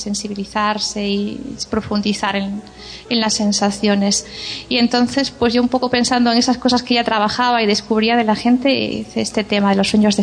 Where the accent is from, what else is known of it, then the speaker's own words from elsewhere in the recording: Vilagarcía de Arousa, Galicia, Spain; now in Madrid, Spain; yo soy de Galicia, de Villa García de Arosa. O sea, estudié en el conservatorio de Pontevedra la mitad de la carrera y la otra mitad aquí en Madrid, donde vivo ahora.